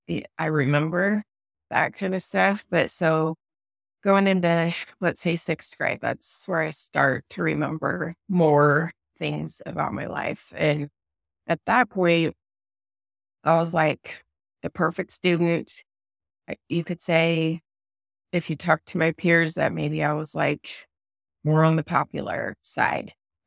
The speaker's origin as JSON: {"language": "English", "region": "Washington", "country": "United States", "tie": "born or raised there", "said": "So I grew up in Washington State."}